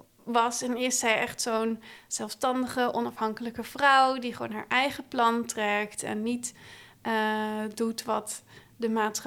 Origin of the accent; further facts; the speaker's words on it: Schoonhoven, South Holland, Netherlands; Nee, ik kom uit Schoonhoven, in de buurt van Gouda.